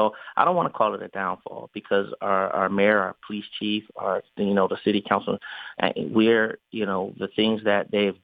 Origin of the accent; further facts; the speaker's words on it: Detroit, Michigan, United States; now in Dover, United States; I'm originally from Detroit, so I know what the big city life is about, and I loved it as well. But to raise a family, Dover's just a centrally located place where you can get a bang for your buck.